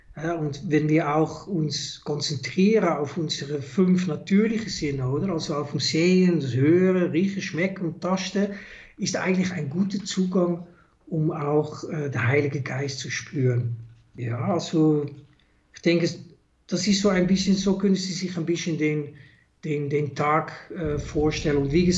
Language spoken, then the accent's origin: German; Amsterdam, North Holland, Netherlands; German is a second language; moved away as an adult; also born or lived in Zurich; now in Einsiedeln, Switzerland; Sie haben wahrscheinlich gehört an meinem Akzent, ich bin gebürtiger Holländer. Ich komme aus Amsterdam. Ich habe Informatik studiert und ich bin in 2000 bin ich in die Schweiz gekommen.